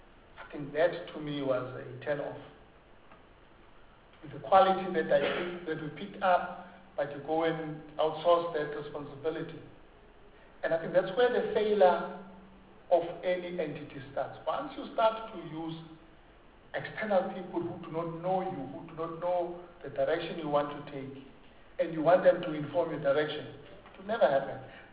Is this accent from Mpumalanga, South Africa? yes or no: yes; Mpumalanga, South Africa; I come from Mpumalanga. From time to time, I do cross the border and go to Matola, Mozambique.